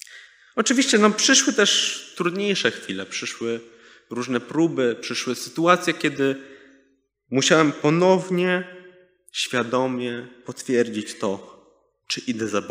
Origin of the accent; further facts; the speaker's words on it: Warsaw, Masovian Voivodeship, Poland; Choć przyjechaliśmy z Lwówka Śląskiego, to oryginalnie urodziłem się i wychowałem w Warszawie.